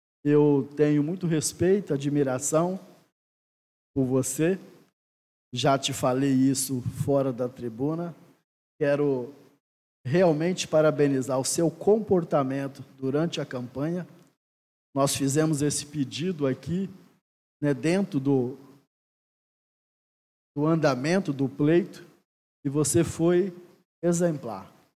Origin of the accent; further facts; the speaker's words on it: Vila Valério, Espírito Santo, Brazil; moved away as an adult; also born or lived in São Paulo; Eu tinha 8 para 19 anos, saí de Vila Valério para estudar em São Paulo